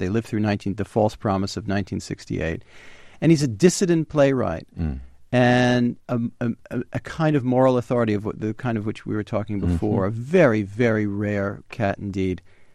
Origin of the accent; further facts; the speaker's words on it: New York, United States; As a New Yorker, I have to dissent on this.